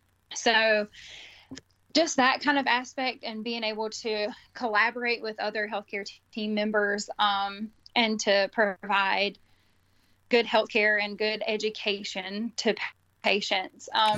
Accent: Batesburg-Leesville, South Carolina, United States; I grew up around here in Leesville, South Carolina, or Batesburg, Leesville. A lot of people know it for Sheely's Barbecue. So if you've ever heard of Sheely's, that's where I'm from. That's my hometown.

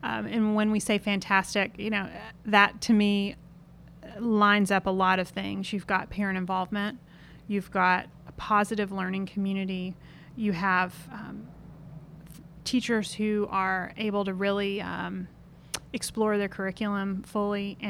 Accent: United States; as a practical person and as an American is we like to be the bosses of ourselves.

